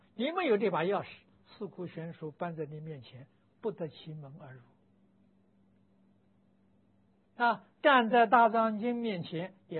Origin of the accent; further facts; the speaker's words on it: China; 我们是中国人，祖宗留下来的文化这个财产，世界第一了啊！